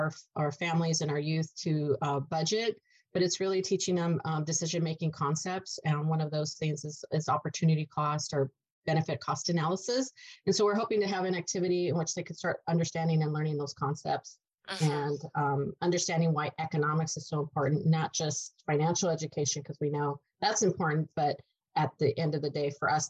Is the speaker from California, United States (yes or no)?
yes; Los Angeles, California, United States; I'm originally from East LA, and so I'm excited to be going to attend this event in Southgate. You know, it's my old neighborhood, my old background, awesome.